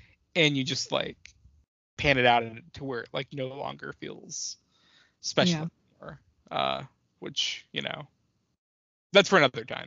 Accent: Orlando, Florida, United States; because I mean, especially me growing up in Orlando, like there were like a lot of commercials for it too

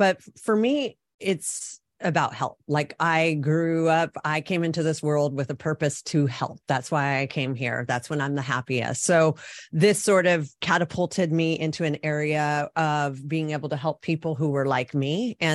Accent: Reno, Nevada, United States; moved away as an adult; now in California, United States; No, I'm actually born and raised in Reno, Nevada, which is right over the border. So I grew up in Nevada and hating Californians because they came in and drove crazy.

